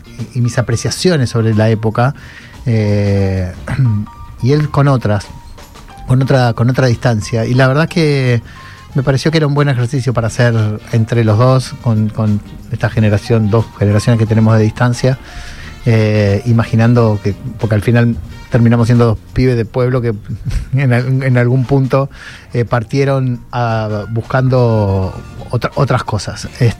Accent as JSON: {"language": "Spanish", "town": "Gálvez", "region": "Santa Fe", "country": "Argentina", "lives_now": "Rosario, Argentina", "said": "cómo yo me vine de Galvez a Rosario"}